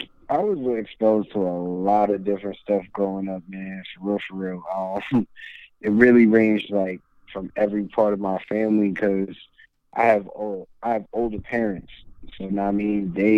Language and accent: English; New Brunswick, New Jersey, United States; I'm originally from New Jersey. And originally from Franklin, New Brunswick area of New Jersey.